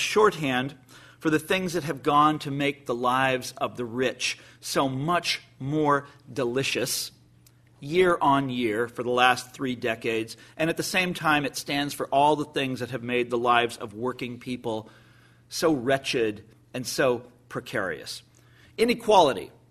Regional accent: Kansas, United States; And he's going to win my home state of Kansas, you know, the most moral place in America, probably the most moral place on earth.

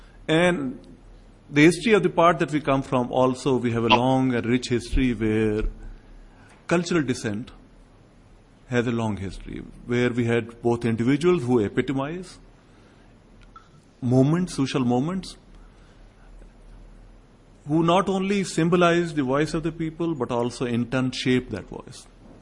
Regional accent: Pakistan; As a Pakistani

